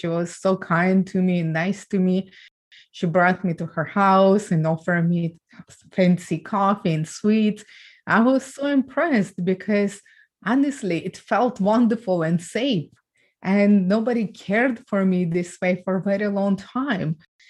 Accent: Ukraine; English is a second language; Ukraine. I'm from Ukraine.

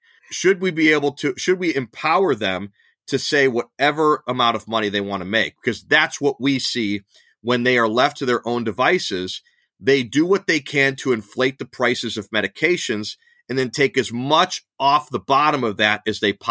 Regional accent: Ohio, United States; Well, pharmacies in my home state of Ohio were bellyaching to me in 2016

